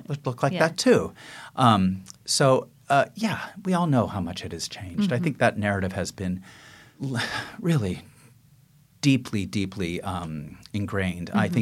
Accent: San Francisco, California, United States; I grew up on the west side.

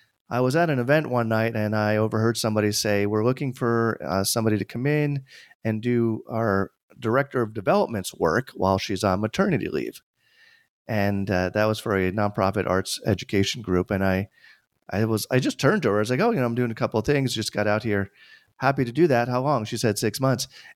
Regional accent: Tarrytown, New York, United States; I was born in Tarrytown. But for others who do not live in New York, yeah, an hour north. And grew up there, graduated from high school.

